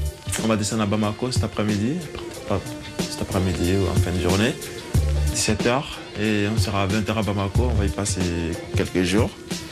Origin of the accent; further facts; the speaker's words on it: Kouna, Woroba, Côte d’Ivoire; now in Algeria; Et ensuite, on descend à Touba, le chef-lieu de ma région d'origine. Ensuite, on arrive au village, c'est le terminus, à Kouna, ouais. C'est au nord-ouest, on va dire. Sinon, à l'extrême ouest de la Côte d'Ivoire, vers la frontière guinéenne.